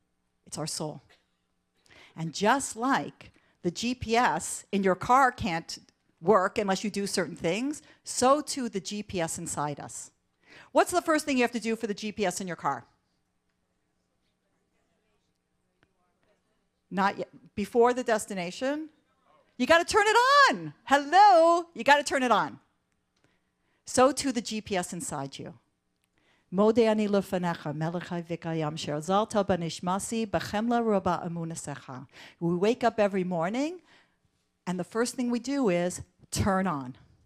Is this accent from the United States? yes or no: no; Toronto, Ontario, Canada; So I grew up in Toronto. Anybody here from Toronto?